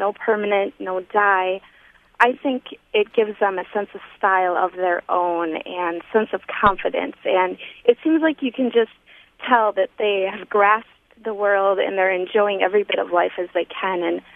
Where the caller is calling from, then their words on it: Trempealeau, Wisconsin, United States; from Trempealeau, and I'm 27.